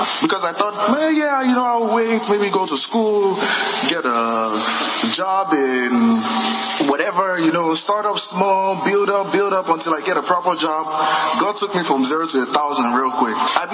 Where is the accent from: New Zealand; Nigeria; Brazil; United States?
Nigeria; I came from Nigeria 2017. I got married 2017. I came from Nigeria 2018, 1st of February.